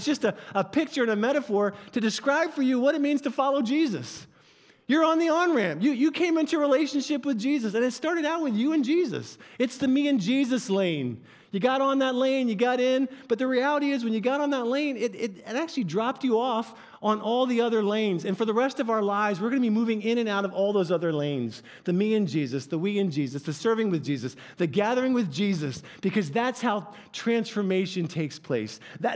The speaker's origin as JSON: {"language": "English", "region": "New Jersey", "country": "United States", "said": "I'm from the South Jersey, Philadelphia area. Go Eagles!"}